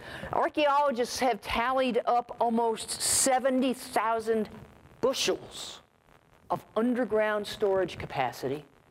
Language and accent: English; New Jersey, United States; I grew up in New Jersey. So bushels were not really a part of my lexicon.